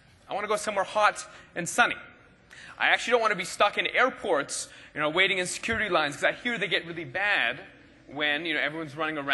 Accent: East Coast, Canada; I grew up on the East Coast of Canada. I went to school on the East Coast as well. I lived a couple different places on the West Coast.

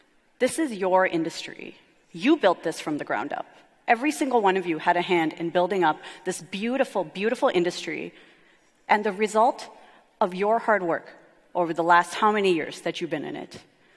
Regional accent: United States; Everyone, yes, I'm an American.

